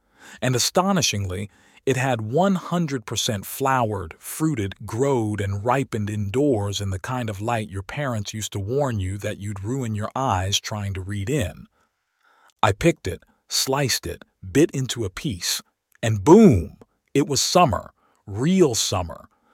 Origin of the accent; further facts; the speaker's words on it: Philadelphia, Pennsylvania, United States; I grew up in Philadelphia, where my grandfather taught me to encourage our National League boys of summer